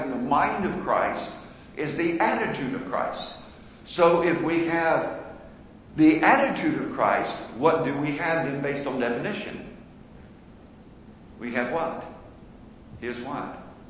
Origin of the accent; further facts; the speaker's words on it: Indiana, United States; See, when I was growing up in Indiana, no one cared about football much, really, back in the 60s. In fact, my little high school, Cascade, didn't even have a football team back in the States.